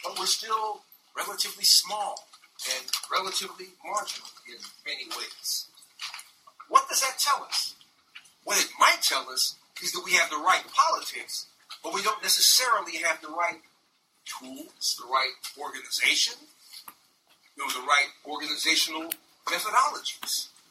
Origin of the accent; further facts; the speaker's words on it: Chicago, Illinois, United States; Delegier, the neighborhood I grew up in Chicago, is the neighborhood where the Olympics would have been.